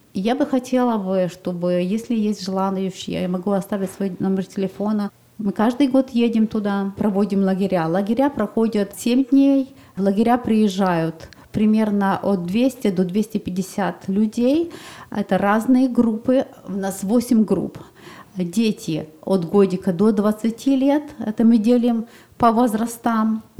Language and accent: Russian; Donetsk, Donetsk Oblast, Ukraine; мой сын сказал, что я поеду туда помогать, потому что мы приехали из Донецка.